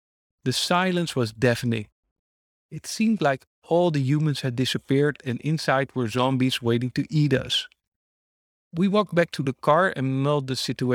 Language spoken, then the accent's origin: English; Netherlands; English is a second language; "Hi, we're from the Netherlands, and we're here to see your shooting range," I said